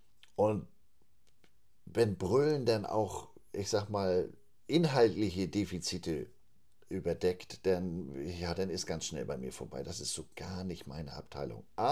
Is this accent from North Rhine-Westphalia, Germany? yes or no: no; Flensburg, Schleswig-Holstein, Germany; 1987 gründeten sich in Flensburg, meiner Heimatstadt